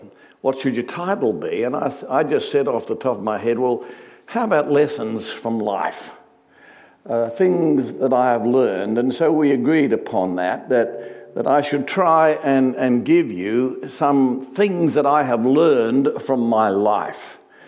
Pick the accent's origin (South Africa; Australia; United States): Australia; Sydney, New South Wales; I was just an ordinary kid. I grew up in Sydney, Australia.